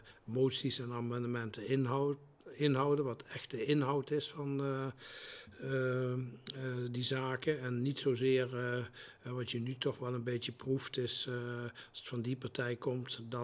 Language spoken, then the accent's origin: Dutch; Helmond, North Brabant, Netherlands; Ik ben een Brabander. Ik kom uit Helmond.